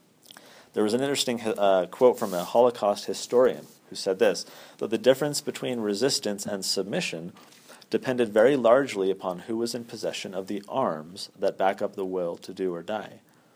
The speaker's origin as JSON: {"language": "English", "town": "San Diego", "region": "California", "country": "United States", "said": "I'm from San Diego, and there you're at the complete mercy of your county sheriff."}